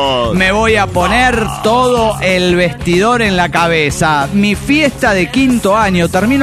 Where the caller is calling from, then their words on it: Coatzacoalcos, Veracruz, Mexico; de Coatzacoalcos, México.